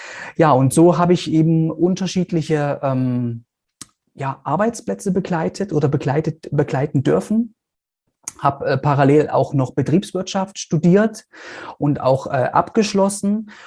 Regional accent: East Germany, Germany; Ich bin ja in Anführungszeichen ein Kind der DDR. Ja, also das heißt, ich habe so die letzten Jahre der DDR miterleben dürfen und dann eben auch die sogenannte Nachwendezeit in Anführungszeichen in Ostdeutschland.

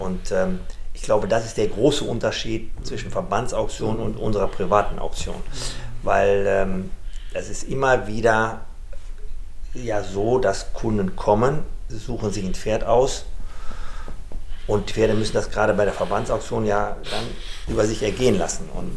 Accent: Rhineland, Germany; Ja, ich bin ja quasi hier im Rheinland groß geworden insgesamt.

